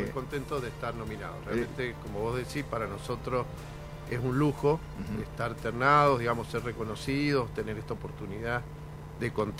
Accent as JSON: {"language": "Spanish", "region": "Mendoza", "country": "Argentina", "said": "No somos extraterrestres, somos"}